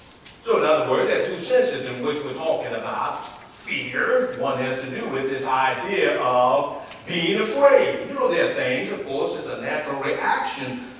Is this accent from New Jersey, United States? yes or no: no; New Orleans, Louisiana, United States; I can remember growing up in New Orleans, Louisiana, there was some serious electrical storm.